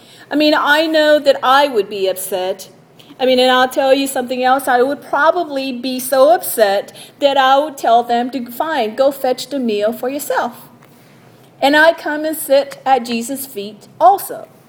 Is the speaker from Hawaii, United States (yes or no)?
yes; Hawaii, United States; I remember growing up in Hawaii, we were often hosts to guests that came through.